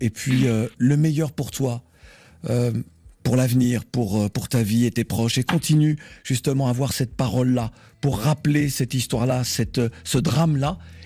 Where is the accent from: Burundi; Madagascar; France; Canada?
France; Antilles; Chez moi aux Antilles, on dit grand moun bara honte.